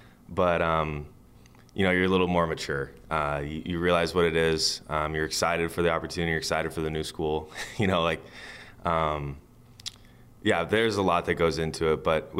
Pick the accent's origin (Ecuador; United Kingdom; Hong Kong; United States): United States; Kansas City; I'm originally from Kansas City.